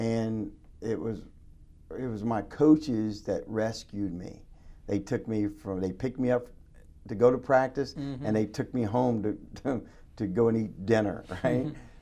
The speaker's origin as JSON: {"language": "English", "town": "Winston-Salem", "region": "North Carolina", "country": "United States", "tie": "born or raised there", "said": "It was in my hometown, Winston-Salem."}